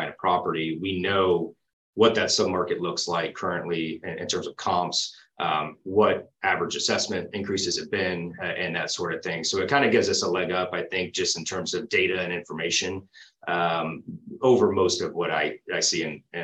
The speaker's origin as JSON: {"language": "English", "town": "Houston", "region": "Texas", "country": "United States", "tie": "born or raised there", "said": "So I grew up in the Houston area and ended up attending Baylor University and got a real estate degree there."}